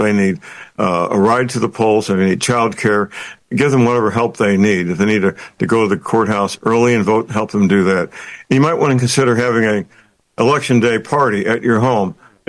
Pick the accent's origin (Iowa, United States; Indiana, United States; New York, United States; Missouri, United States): Missouri, United States; St. Louis; The F-15, manufactured in my hometown, St. Louis, Missouri